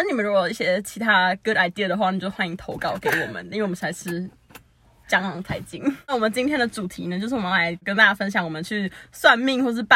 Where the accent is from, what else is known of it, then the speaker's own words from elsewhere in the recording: Taichung, Taiwan; 我们是台中人